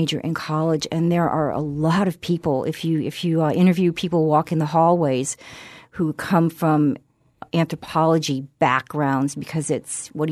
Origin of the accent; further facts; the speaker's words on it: Stuart, Florida, United States; I grew up in Stuart, Florida, and I listened to WQAM out of Miami, which was a top 40s radio station.